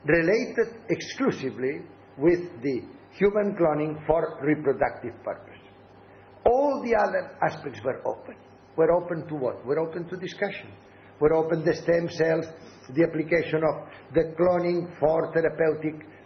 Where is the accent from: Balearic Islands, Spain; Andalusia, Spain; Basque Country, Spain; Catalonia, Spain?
Catalonia, Spain; Barcelona; born there; English is a second language; And if, as I am, as I was born in Barcelona, what you want, I prefer the Barça, not the Real Madrid